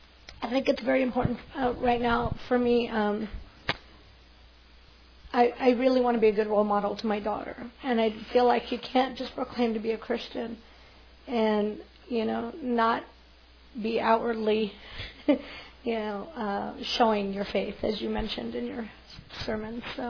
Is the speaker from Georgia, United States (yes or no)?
no; Los Angeles, California, United States; I grew up in Los Angeles in an, unfortunately for me, an unbelieving family till this day.